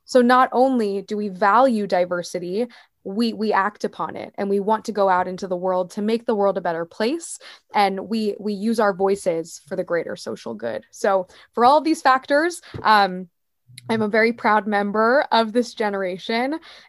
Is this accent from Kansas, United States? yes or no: yes; Wichita, Kansas, United States; So I'm from Wichita, Kansas, just like Dorothy from The Wizard of Oz.